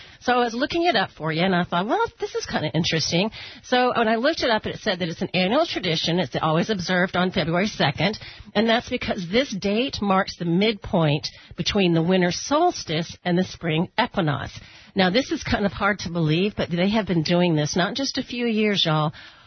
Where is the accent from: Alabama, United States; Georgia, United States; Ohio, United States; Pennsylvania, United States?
Georgia, United States; Atlanta; also born or lived in New York / Minnesota / Florida; I am just a Floridian at heart now. I've been here over 20 years. And, you know, I grew up in Atlanta. I lived up in New York. I mean, I lived in Minnesota at one point.